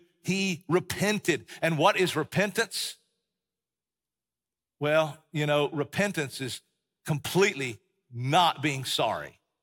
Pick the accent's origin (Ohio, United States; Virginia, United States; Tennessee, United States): Tennessee, United States; also born or lived in Texas; we lived in Texas for when we went to seminary in Texas, and we grew up in East Tennessee, Appalachian Mountains.